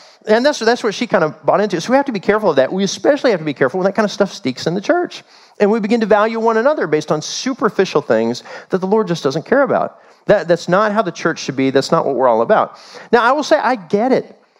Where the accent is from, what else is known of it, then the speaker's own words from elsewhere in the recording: Kansas City, Missouri, United States; born there; I was born in the Midwest. I was born in Kansas City, so I was all about Kansas City sports when I was coming up.